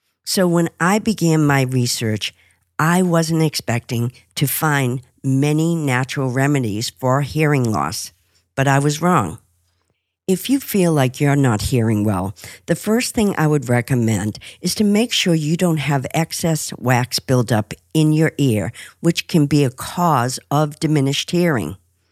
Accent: Boston, Massachusetts, United States; in my hometown of Boston at Brigham and Women's Hospital

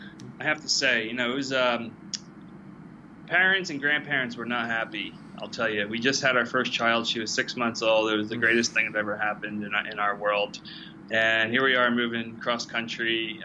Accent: New Jersey, United States; when I was growing up in North and Central Jersey

